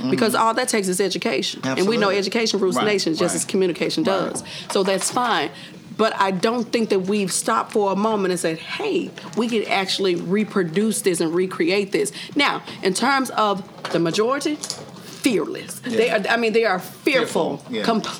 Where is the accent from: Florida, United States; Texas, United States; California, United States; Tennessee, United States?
Tennessee, United States; Memphis; Are just, I'm from Memphis, Tennessee, honey.